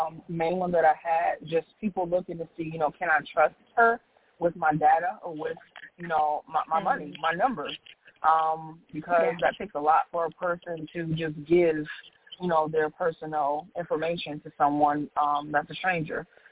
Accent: Buffalo, New York, United States; Yes, I am from Buffalo, New York, born and raised.

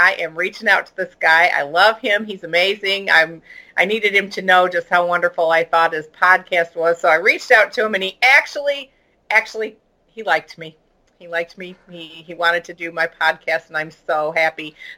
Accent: Michigan, United States; so we're kind of buddies because I'm from Michigan, so we have a lot in common right there. I mean, two northern people.

